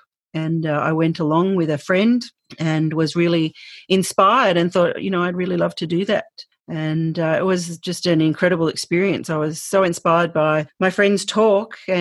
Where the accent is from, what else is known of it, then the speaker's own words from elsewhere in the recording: Australia; Because I'm from Australia, I don't have a lot of, and I have never really spent a lot of time in the snowfields